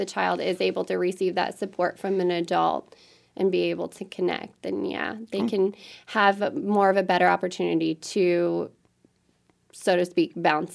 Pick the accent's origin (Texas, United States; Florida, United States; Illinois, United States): Illinois, United States; And, you know, looking at our communities and growing up in Southern Illinois myself, I feel like we've definitely lost that village